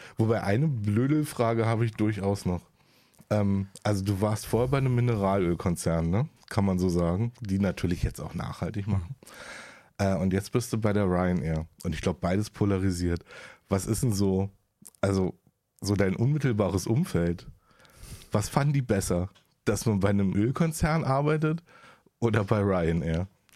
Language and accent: German; Berlin, Germany; Ich ja natürlich als Berliner sehr oft mit Air Berlin geflogen bin.